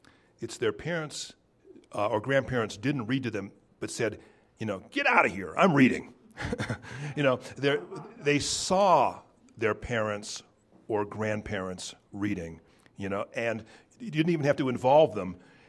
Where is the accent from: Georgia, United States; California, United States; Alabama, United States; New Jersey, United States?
California, United States; Hawthorne; I was raised in Hawthorne, California, a town you might recognize as providing the settings for Quentin Tarantino's Pulp Fiction and Jackie Brown. Those movies capture the charm of my city.